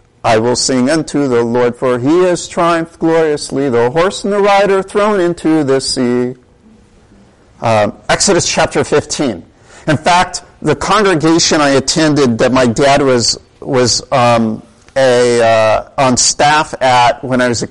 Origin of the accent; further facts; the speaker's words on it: Kansas City, Missouri, United States; It may have been that I was from Kansas City, which, you know, is the cow town of the West.